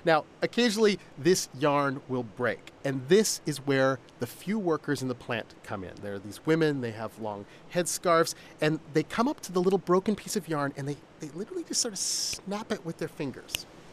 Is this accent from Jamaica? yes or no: no; Canada; And I can say that as a Canadian.